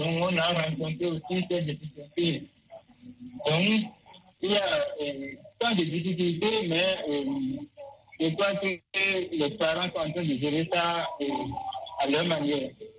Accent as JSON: {"language": "French", "town": "Cotonou", "region": "Littoral", "country": "Benin", "said": "Ok, chez nous, à Cotonou, bon, la rentrée scolaire a bien démarré."}